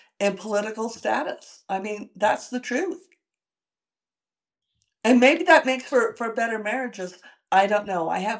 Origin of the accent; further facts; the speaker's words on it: Santa Fe, New Mexico, United States; And a gal from Santa Fe, which is my hometown, came to Women's Startup Lab.